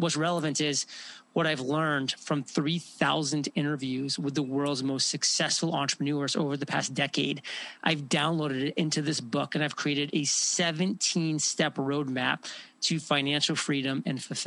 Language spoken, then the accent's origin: English; Maine, United States; Born and raised in Maine, so a very small town. Went to college on an Army scholarship after spending the first 18 years of my life in Maine.